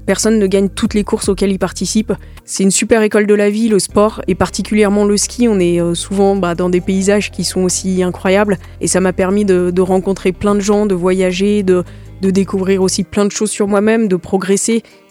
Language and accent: French; Arcs 1800, Auvergne-Rhône-Alpes, France; C'est vrai que j'ai grandi ici, je suis née à Bourg-Saint-Maurice, j'ai grandi à Arcs 1800